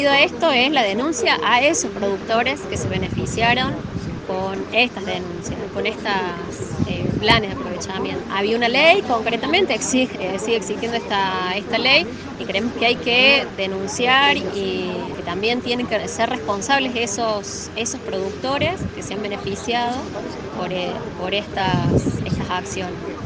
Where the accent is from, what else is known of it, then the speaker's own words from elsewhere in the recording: Córdoba, Argentina; Otro en la zona de la que yo soy, del departamento de Río Seco.